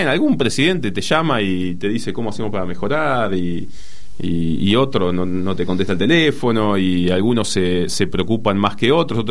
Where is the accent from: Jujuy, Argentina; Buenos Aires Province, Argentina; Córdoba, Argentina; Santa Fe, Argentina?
Buenos Aires Province, Argentina; Chascomús; yo soy de Chascomús